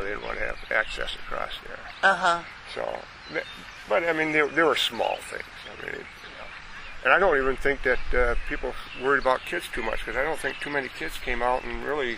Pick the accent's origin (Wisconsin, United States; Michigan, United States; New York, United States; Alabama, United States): Wisconsin, United States; Loganville; I mean, I'm almost native from Wisconsin.